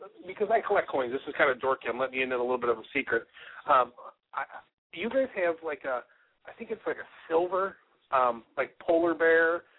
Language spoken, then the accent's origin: English; Buffalo, New York, United States; I grew up in Buffalo, and I'm only, you know, a hop, skip, and a jump right away from Niagara Falls, Ontario